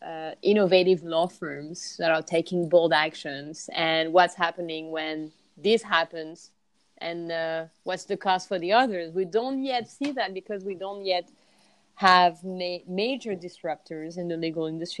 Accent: Canada; from Canada.

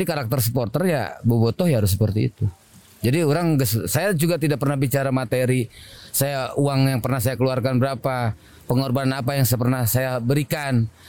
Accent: Bekasi, West Java, Indonesia; saya dari Bekasi

